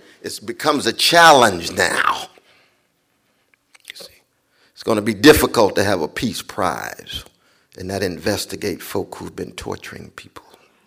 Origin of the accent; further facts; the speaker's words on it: Sacramento, California, United States; So in growing up in Sacramento, California, when it was time for me to pledge allegiance that first day after that summer, I refused to do it.